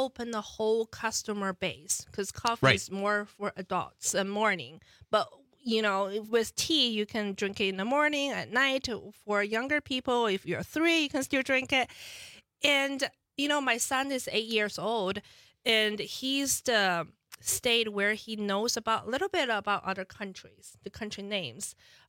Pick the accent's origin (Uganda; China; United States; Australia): China; English is a second language; And of course, I talk about I was born and raised in China.